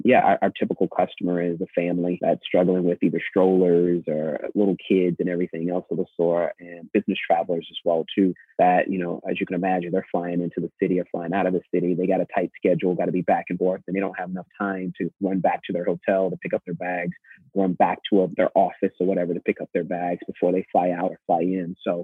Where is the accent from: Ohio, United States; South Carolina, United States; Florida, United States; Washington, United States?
Florida, United States; also born or lived in California; I'm originally from Florida, went to college and undergrad there, then moved to California after undergrad, went to law school and graduate school out in California, so spent some time there.